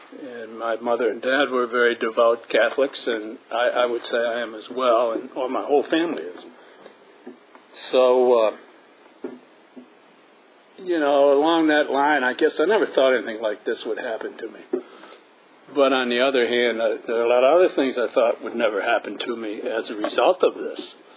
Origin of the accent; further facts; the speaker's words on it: Watertown, Wisconsin, United States; also born or lived in Milwaukee; Yeah, I wasn't born there. I was born in Milwaukee, by the way. But when we moved to Watertown, I couldn't believe the amount of snow they had.